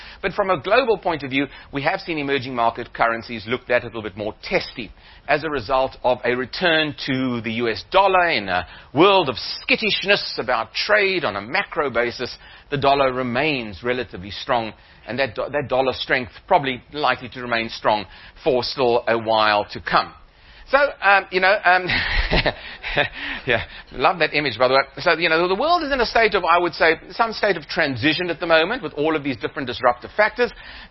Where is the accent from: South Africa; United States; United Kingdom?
South Africa; As a South African, when I hear, that an economy is dipping down to 6.2% growth, I do have a sort of a wry smile on my face